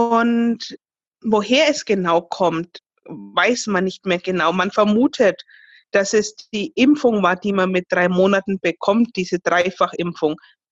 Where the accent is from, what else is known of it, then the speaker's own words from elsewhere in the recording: Fürth, Bavaria, Germany; Ich komme aus Fürth. Das ist in Bayern, gleich neben Nürnberg.